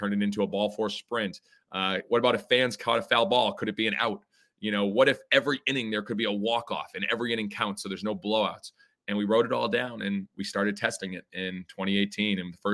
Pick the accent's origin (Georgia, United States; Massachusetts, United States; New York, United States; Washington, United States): Massachusetts, United States; I had a dream as playing at Fenway Park when I was a kid, and because I grew up outside of Boston